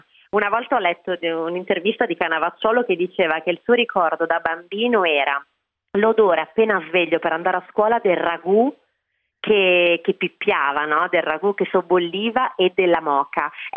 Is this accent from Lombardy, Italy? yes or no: no; Campania, Italy; Io sono una campana, quindi con un amore folle per il sud e per la cucina mediterranea